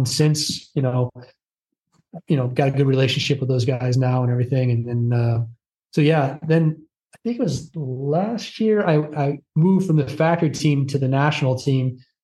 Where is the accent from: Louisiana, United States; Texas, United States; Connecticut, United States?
Connecticut, United States; Torrington; Where I grew up in Torrington, there was enough trouble to get into, let's put it that way.